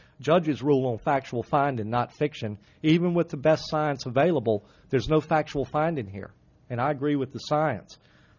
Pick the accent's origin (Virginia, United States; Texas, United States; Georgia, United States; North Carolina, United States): Virginia, United States; Mathews; I grew up on Gwynn's Island in Matthews, and all my ancestors are from Tangier.